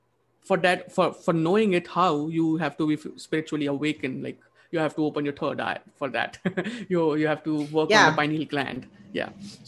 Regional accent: India; English is a second language; Yeah, it's just a different pronunciation because I'm an Indian.

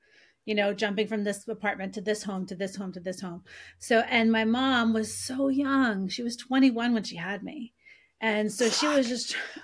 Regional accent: Long Island, New York, United States; I grew up on Long Island.

